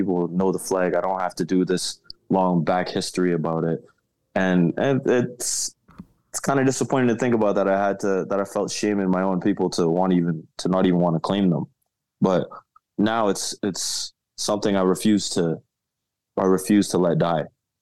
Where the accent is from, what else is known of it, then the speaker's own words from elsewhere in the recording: Canada; being that I'm growing up in Canada and I just wanted to fit in with my friends.